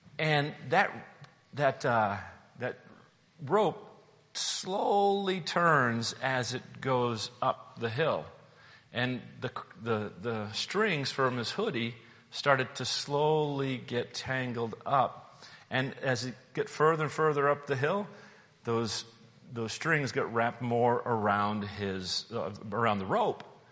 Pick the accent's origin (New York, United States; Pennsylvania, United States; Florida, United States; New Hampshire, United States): New Hampshire, United States; When I grew up in New Hampshire, we had this little mountain in our, it was, I don't know why they called it a mountain, but it was a little hill, and they called it Mount Prospect.